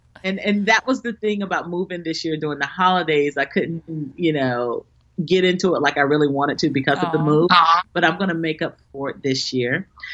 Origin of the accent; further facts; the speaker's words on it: Atlanta, Georgia, United States; also born or lived in Austin, Texas; I just relocated from Austin, Texas, back to what I call my hometown of Atlanta.